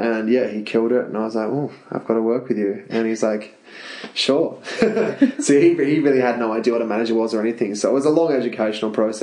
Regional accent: Tasmania, Australia; I'm from Tassie. I know what the country's like. My parents live on a 180 acre farm.

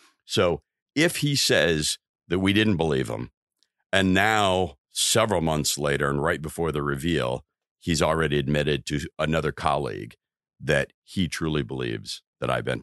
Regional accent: Iowa, United States; You know, I'm a kid growing up in Iowa.

